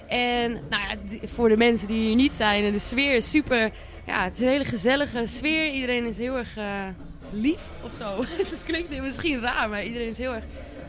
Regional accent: North Holland, Netherlands; Ja, wij komen uit de buurt van Schagen. Dus, nou, dat is misschien ook wel te horen.

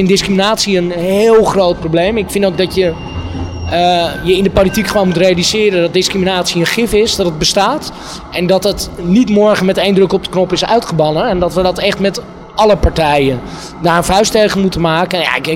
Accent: Amsterdam, North Holland, Netherlands; Ik vind echt dat het mijn dure plicht is als Amsterdammer met een beetje invloed en een podium.

